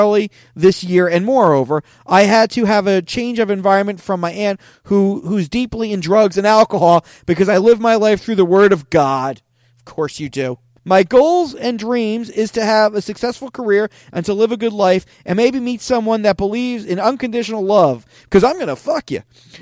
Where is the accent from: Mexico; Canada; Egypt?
Canada; now in New York, United States; I grew up mainly in Canada